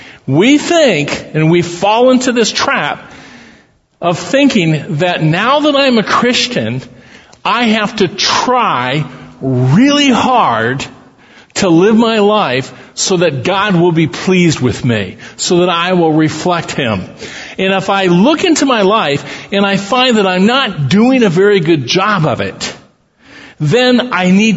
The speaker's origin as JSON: {"language": "English", "region": "Midwest", "country": "United States", "tie": "born or raised there", "said": "I grew up in the Midwest. We had black walnuts on our property."}